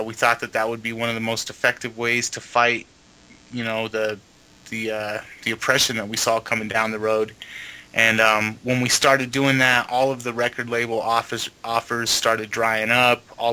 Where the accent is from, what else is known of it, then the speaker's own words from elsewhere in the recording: Los Angeles, California, United States; also born or lived in West Coast; We grew up out on the West Coast. A large part of our childhood was in Los Angeles